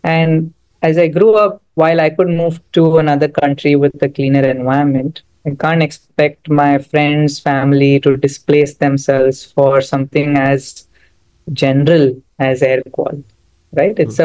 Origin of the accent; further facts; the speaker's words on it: Mumbai, Maharashtra, India; Yeah, I mean, I'm still Indian, right? Born and brought up in Bombay.